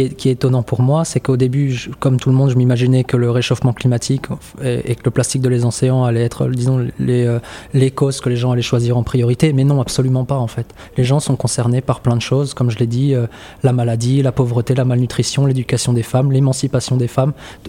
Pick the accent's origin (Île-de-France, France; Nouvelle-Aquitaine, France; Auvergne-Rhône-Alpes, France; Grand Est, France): Grand Est, France; Strasbourg; Je suis français, je suis strasbourgeois.